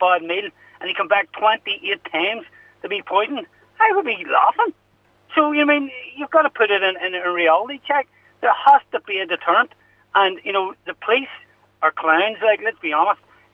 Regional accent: Belfast, Northern Ireland, United Kingdom; I'm originally from West Belfast, you know what I mean?

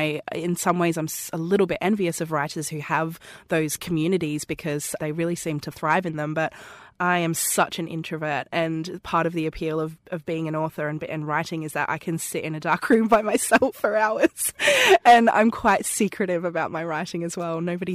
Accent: Sunshine Coast, Queensland, Australia; You can clearly hear that I talk funny. I am Australian. I live on from the Sunshine Coast, which is about 20 minutes from Steve Owen's zoo.

